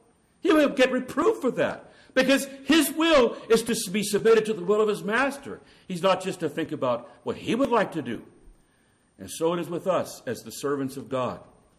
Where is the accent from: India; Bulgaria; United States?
India; As I was growing up in India in my younger years